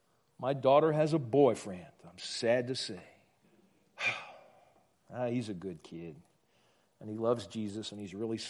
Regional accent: Louisiana, United States; We grew up in Louisiana, and so when we grew up in Louisiana, you take the passage about getting together and eating and drinking and barbecuing and having a good time, you take that very seriously.

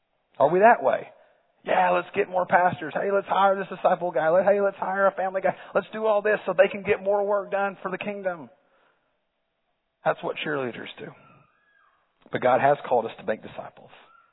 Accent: Dallas, Texas, United States; But I'm from Dallas. Go Chiefs.

